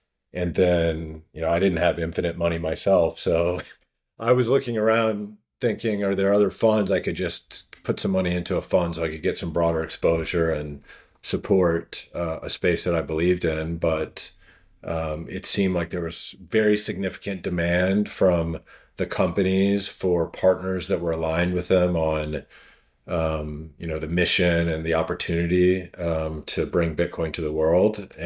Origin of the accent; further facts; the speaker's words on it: Kentucky, United States; I grew up in Kentucky. He grew up in Indiana.